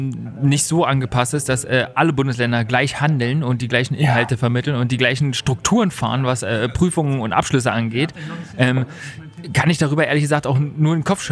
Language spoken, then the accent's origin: German; Berlin, Germany; Und das kennt man als Berliner halt überhaupt nicht.